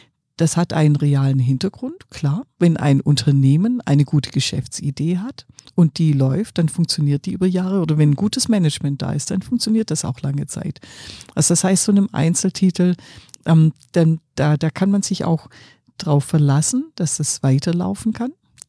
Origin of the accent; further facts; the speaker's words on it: Baden-Württemberg, Germany; ich bin ja Schwäbin